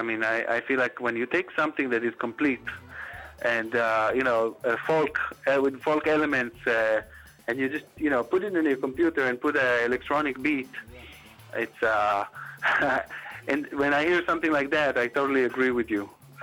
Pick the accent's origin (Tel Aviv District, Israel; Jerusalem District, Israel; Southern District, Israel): Tel Aviv District, Israel; Tel Aviv; Growing up on the Mediterranean, most of us in Tel Aviv, and sucking in, you know, Arabic music on the radio, and Persian music, Moroccan music, Yemenite music